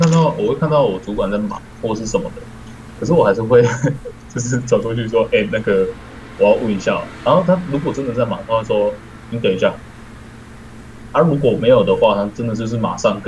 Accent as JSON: {"language": "Chinese", "region": "Taichung", "country": "Taiwan", "said": "因为我刚刚想说我是台中的啊，讲出来了。"}